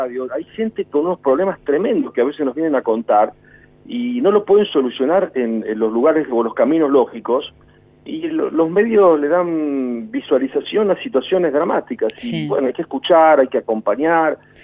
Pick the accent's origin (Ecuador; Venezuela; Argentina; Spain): Argentina